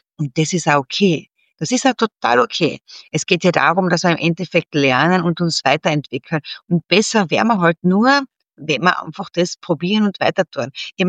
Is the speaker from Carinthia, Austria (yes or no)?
yes; Carinthia, Austria; now in Vienna, Austria; war in meinen ersten Wien-Jahren dann natürlich schwierig, nach Kärnten zurückzukommen, meinen Wiener Akzent, den was ich mir da angeeignet habe.